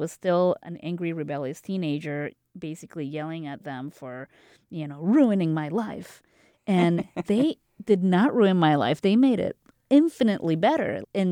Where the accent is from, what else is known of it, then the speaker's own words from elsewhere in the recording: Costa Rica; English is a second language; moved away; Because my kids knew that I grew up in Costa Rica. They knew the basics. They didn't know why we left and why we're here